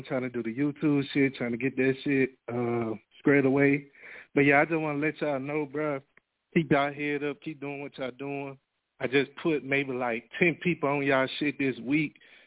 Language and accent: English; Mississippi, United States; Bro, I'm from Mississippi, bro, and shit, we fucking with y'all down here, even though we kind of a small town.